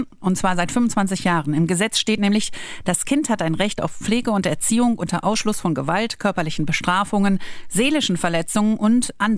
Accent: Hilden, North Rhine-Westphalia, Germany; Dieser Mann aus meiner Heimatstadt Hilden bei Düsseldorf

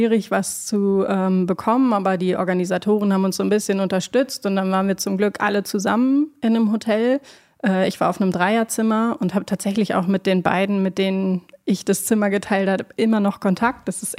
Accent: North Rhine-Westphalia, Germany; Ja, ich bin im Sauerland aufgewachsen, wie Conny sagt, in einem kleinen Dorf

